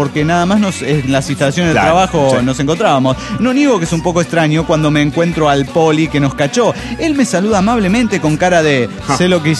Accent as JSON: {"language": "Spanish", "region": "Mexico City", "country": "Mexico", "lives_now": "Chile", "said": "desde desde Chile, pero soy chilango"}